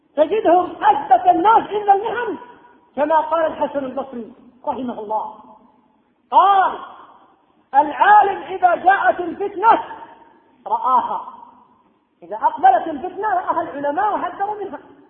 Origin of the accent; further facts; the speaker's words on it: Yemen; عندنا في اليمن بحمد الله دور حديث كثيرة